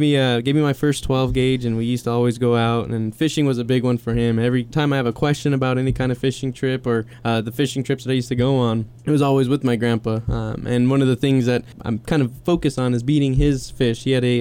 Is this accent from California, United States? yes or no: yes; San Jose, California, United States; also born or lived in Patterson; Well, I was born in East San Jose, and I lived there for about 10 years. And then my parents decided to move out of Patterson from that point, or to Patterson.